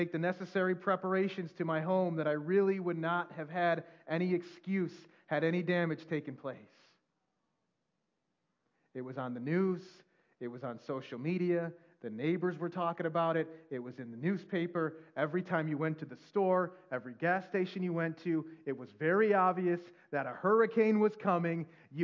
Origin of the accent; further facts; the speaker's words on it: Midwest, United States; and of course I'm from the Midwest, so what do? You go, step outside.